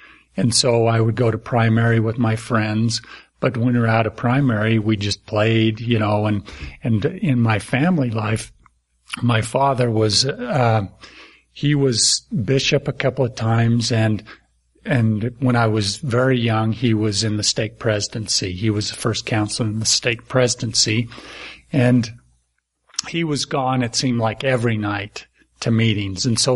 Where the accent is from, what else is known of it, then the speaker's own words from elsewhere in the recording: Smithfield, Utah, United States; I grew up in a little town in northern Utah called Smithfield.